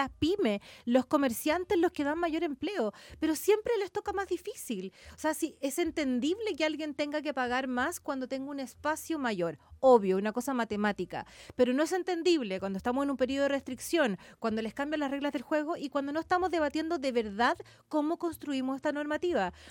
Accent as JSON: {"language": "Spanish", "country": "Chile", "said": "Está bien que los gobiernos vayan dejando cosas que nos permitan sentirnos orgullosos también como chilenos."}